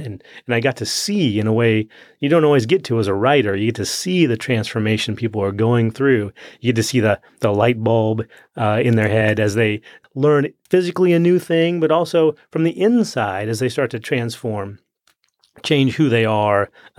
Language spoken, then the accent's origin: English; Washington, United States; now in Dayton, United States; Well, I'm actually from Washington State, so Johanna and I met here in Dayton